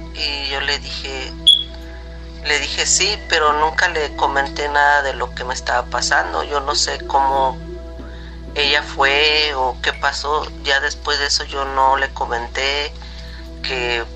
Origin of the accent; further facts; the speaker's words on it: Puebla, Mexico; now in Kansas City, United States; Y les saludo desde aquí de Kansas City, Missouri, pero soy de Puebla, México.